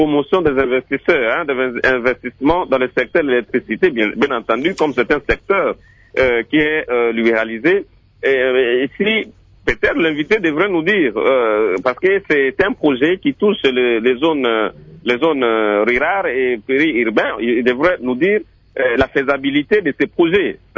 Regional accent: Équateur, DR Congo; même chez moi à l'Équateur

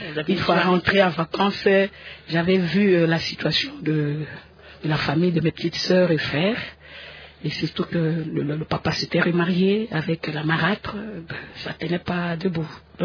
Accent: Boende, Tshuapa, DR Congo; District de la Chuapa, dans la province de l'Équateur.

